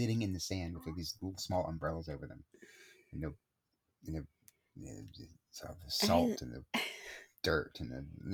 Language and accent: English; Corpus Christi, Texas, United States; I was raised in Corpus Christi on the coast. So sunrises are something I saw all my life.